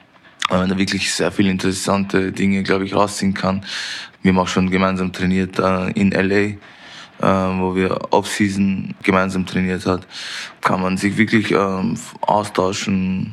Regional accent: Austria; Drück auch unseren Österreichern die Daumen.

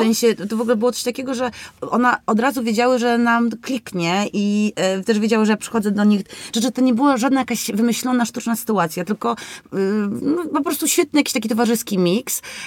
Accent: Lublin, Lublin Voivodeship, Poland; czy ja jestem z Lublina, nie?

